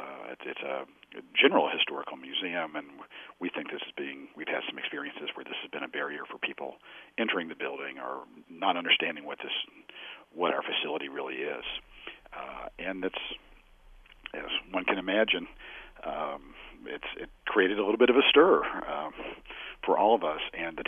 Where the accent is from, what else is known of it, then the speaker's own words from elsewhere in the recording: Virginia, United States; I grew up in Virginia. I've been in the South, and I, you know, remember how I was raised, and it was, in many sense, it was a sense of Southern pride.